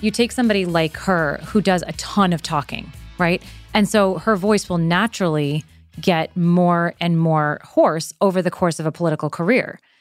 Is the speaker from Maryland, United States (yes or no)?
no; New York, United States; I'm from New York, so I have heard it.